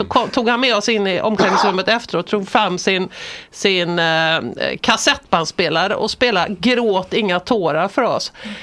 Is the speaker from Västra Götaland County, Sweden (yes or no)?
yes; Gothenburg, Västra Götaland County, Sweden; Jag kan väl berätta att jag är från Göteborg